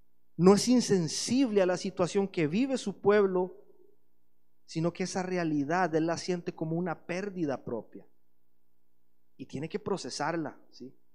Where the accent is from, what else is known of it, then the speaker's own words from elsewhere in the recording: Costa Rica; moved away; En un momento de mi vida estaba intentando aferrarme a mi vida allá en Costa Rica y con otra mano estaba intentando empezar a construir algo nuevo acá, ¿sí?